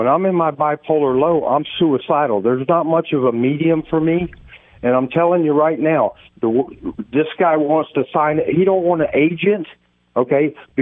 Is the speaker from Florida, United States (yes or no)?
yes; Crystal River, Florida, United States; I'm from Crystal River, Florida, where Mike Hampton went to high school.